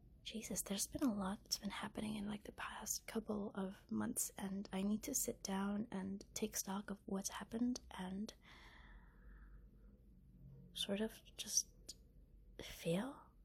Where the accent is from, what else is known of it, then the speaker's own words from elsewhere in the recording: Philippines; accent: Filipino; English is a second language; there's my Filipino accent showing.